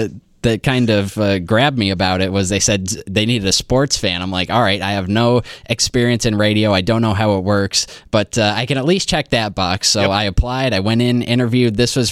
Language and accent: English; Corning, New York, United States; This was back near my hometown in Corning.